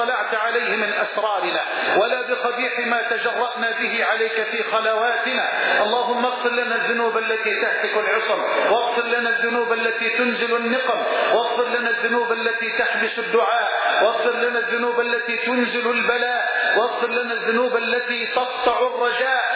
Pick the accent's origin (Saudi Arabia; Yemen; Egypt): Egypt; Damo, Dakahlia; مسجدنا الأول في قريتنا المتواضعة دموه. هذا المسجد المبارك الذي ترونه على البحر مباشرة يعاد إنشاؤه من جديد، وهو المسجد الذي تربيت فيه